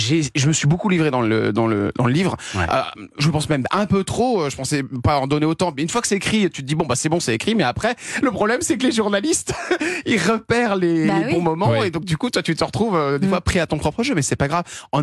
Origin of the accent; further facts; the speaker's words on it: Rennes, Brittany, France; moi je suis un petit breton qui vient de Rennes, une petite ville qui s'appelle Romiers